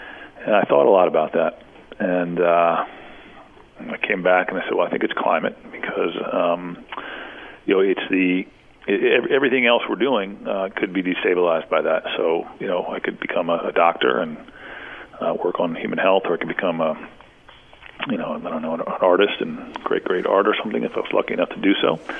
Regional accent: College Park, Maryland, United States; also born or lived in Washington, D.C.; So I grew up in the Washington, D.C. and College Park, Maryland area.

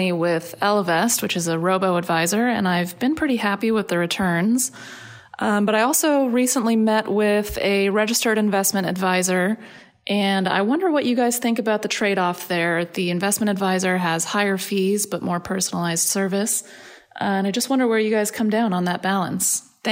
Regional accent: Reno, Nevada, United States; I'm from Reno, Nevada.

